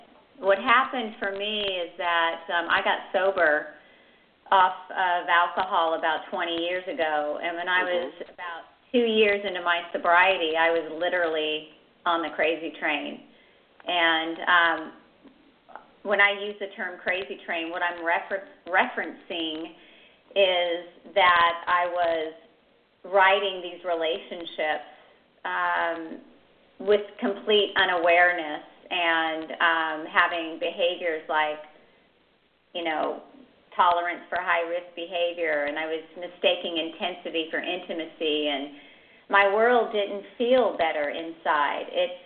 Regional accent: West Virginia, United States; I'm originally from West Virginia, so it's very common to have two

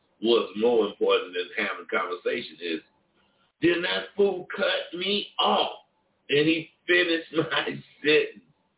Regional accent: Vallejo, California, United States; and I found out that hell of people in V-Town, my hometown, and Oakland, excuse me, the Bay Area period, listen to my show.

